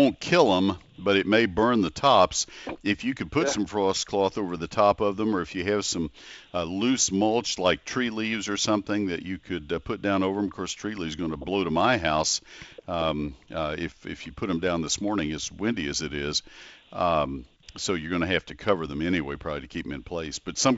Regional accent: Texas, United States; Well, I grew up in Texas. I did not grow up on a farm, but I grew up in Texas

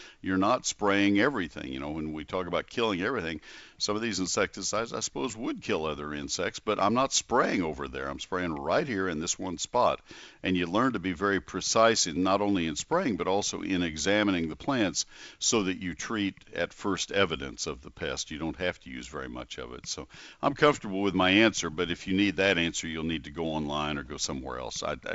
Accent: College Station, Texas, United States; growing up in College Station with my dad as an A&M professor

